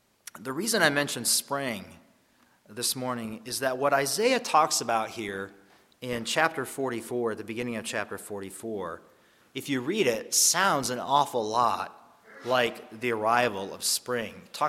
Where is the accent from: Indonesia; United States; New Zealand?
United States; Minnesota; now that I'm a Minnesotan again, I grew up here in the state, but now that I moved back, I have to find a way to enjoy winter again, right?